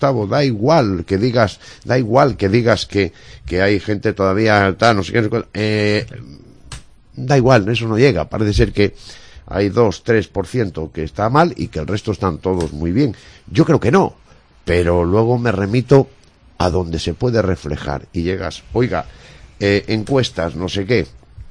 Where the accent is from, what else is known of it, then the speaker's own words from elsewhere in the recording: Los Corrales de Buelna, Cantabria, Spain; also born or lived in Santander; Por cierto, nací en Santander, pero bueno, por pura casualidad, ¿entiendes? Por pura casualidad soy de los Corrales.